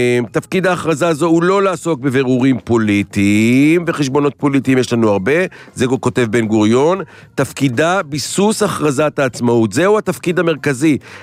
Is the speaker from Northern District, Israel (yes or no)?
no; Jerusalem, Jerusalem District, Israel; לא, אני טיפוס ירושלמי, אני לא בני ברקי, אני ירושלמי.